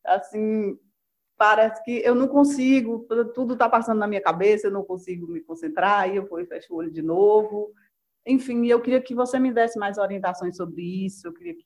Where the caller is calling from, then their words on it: Bahia, Brazil; Eu falo da Bahia.